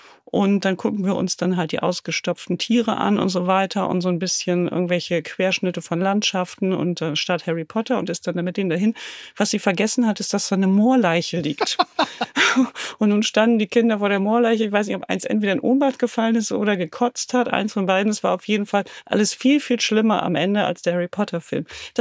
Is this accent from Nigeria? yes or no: no; Lower Saxony, Germany; Bei uns in Ostfriesland